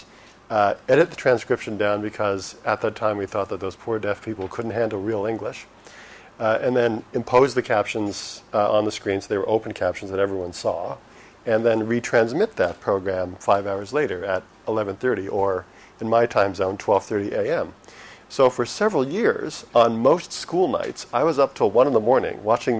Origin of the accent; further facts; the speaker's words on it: Moncton, New Brunswick, Canada; I was 14 or 15 years old in my hometown, which is Moncton, New Brunswick. New Brunswick is the Canadian province between Quebec and Nova Scotia, north of the state of Maine. It's in the Maritimes.